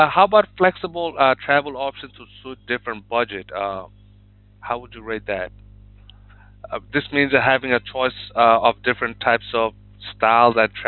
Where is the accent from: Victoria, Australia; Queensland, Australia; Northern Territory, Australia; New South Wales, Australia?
Queensland, Australia; Ipswich; Well, I'm sorry, Alan. I'm actually from Ipswich. I'm not familiar.